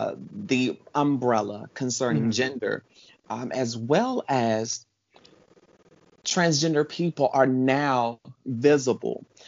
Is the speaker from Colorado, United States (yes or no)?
no; South Carolina, United States; now in Washington, United States; I'm originally from South Carolina.